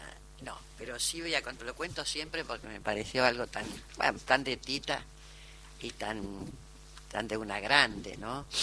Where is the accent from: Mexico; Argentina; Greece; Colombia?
Argentina; Villa Ballester, Buenos Aires Province; Yo soy de Villa Ballester, partido de San Martín.